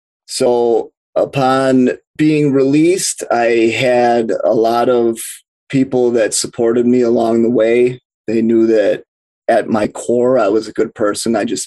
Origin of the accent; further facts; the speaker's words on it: Milwaukee, Wisconsin, United States; I'm from Milwaukee, Wisconsin.